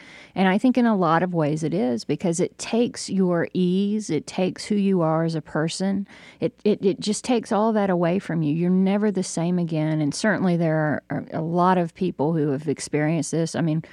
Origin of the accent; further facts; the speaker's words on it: Jonesboro, Georgia, United States; people know I grew up in Jonesboro, about 45 minutes from Atlanta, during the time of the Atlanta child murders. And I saw at a very real level how that changed Jonesboro.